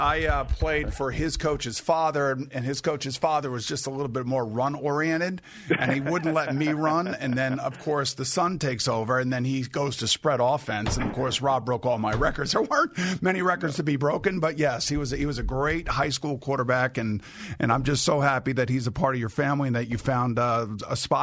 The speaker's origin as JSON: {"language": "English", "town": "East Islip", "region": "New York", "country": "United States", "tie": "born or raised there", "said": "He's from my hometown, East Islip. He could be a problem. We at East Islip have a lot of opinions, and we think, you know, we invented football."}